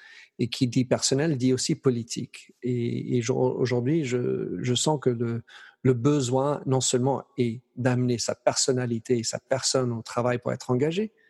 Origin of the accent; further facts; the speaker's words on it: Brussels, Belgium; born there; moi, je suis né à Bruxelles